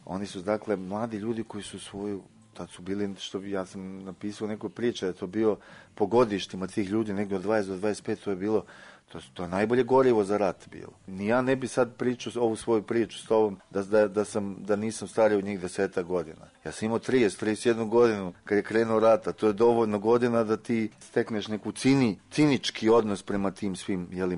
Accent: Belgrade, Serbia; meni koji sam odrastao u Beogradu.

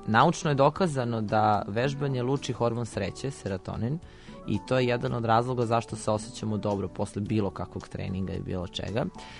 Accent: Serbia; ja sam iz Srbije

